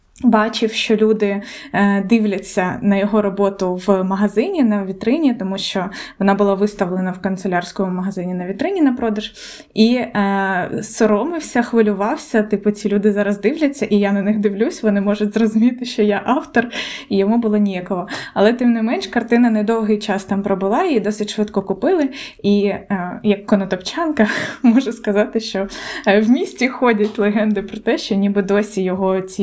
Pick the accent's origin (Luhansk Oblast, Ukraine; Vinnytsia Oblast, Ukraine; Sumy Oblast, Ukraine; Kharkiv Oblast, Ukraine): Sumy Oblast, Ukraine; Konotop; першу картину Малевич продав у місті Конотоп. Це моє рідне місто, де я народилася.